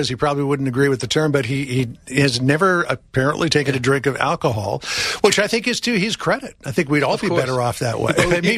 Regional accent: Canada; I remember when I grew up in Canada.

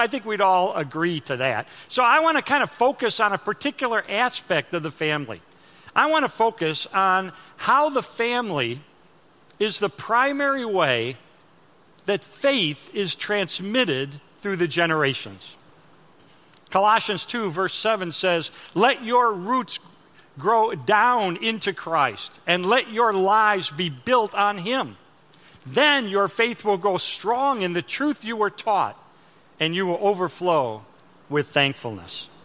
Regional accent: Chicago, Illinois, United States; now in Texas, United States; So anyway, I moved to Texas. I'm from Chicago. I don't know anything about Texas.

